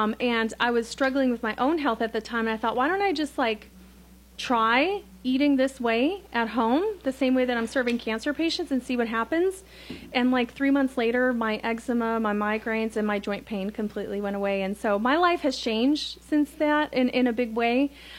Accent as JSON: {"language": "English", "town": "Chicago", "region": "Illinois", "country": "United States", "said": "But you know, I'm from Chicago originally. We've been here for 11 years."}